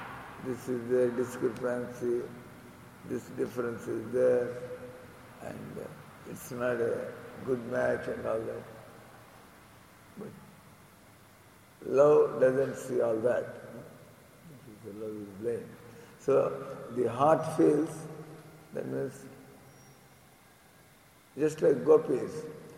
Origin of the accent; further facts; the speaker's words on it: Tamil Nadu, India; You know, my hometown is near Chennai, so it is good that I work in Chennai so that I can come and go back and forth.